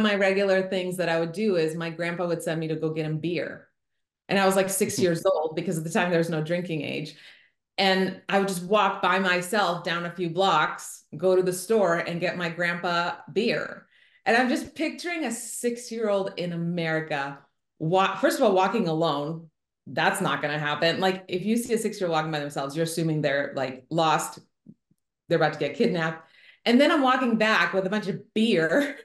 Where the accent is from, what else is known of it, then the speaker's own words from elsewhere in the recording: Osijek, Osijek-Baranja County, Croatia; also born or lived in Zagreb; So I was born in Zagreb, which most people who would listen to you probably know is the capital of Croatia. And then when I was around 4 years old, my family moved to Osijek. So that's where I spent most of my childhood.